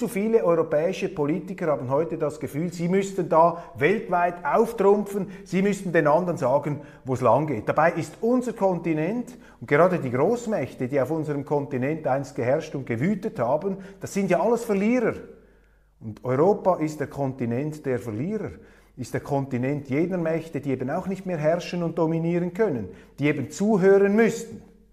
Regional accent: Switzerland; Und als Schweizer sage ich Ihnen, je mehr diese Welt da draußen brennt, desto wichtiger ist es, dass wir unsere Unabhängigkeit verteidigen

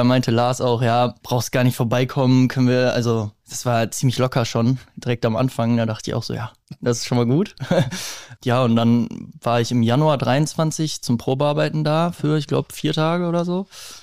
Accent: Bielefeld, North Rhine-Westphalia, Germany; ich komme aus Bielefeld.

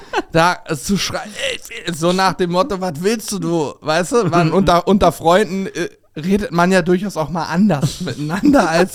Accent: Steinwedel, Lower Saxony, Germany; Ich habe auch als Kind mal bei uns in Steinwedel, wo ich aufgewachsen bin, so ein kleines Kuhkaff

